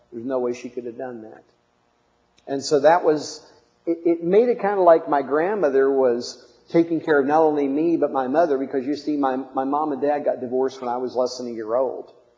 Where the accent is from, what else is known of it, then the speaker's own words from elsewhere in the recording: Parkersburg, West Virginia, United States; back there in my hometown of Parkersburg, West Virginia.